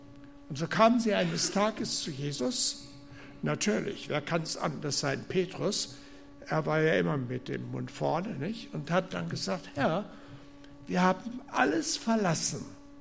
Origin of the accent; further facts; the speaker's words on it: Germany; Ich habe den Eindruck, wir als Deutsche haben da besonders viele Probleme mit.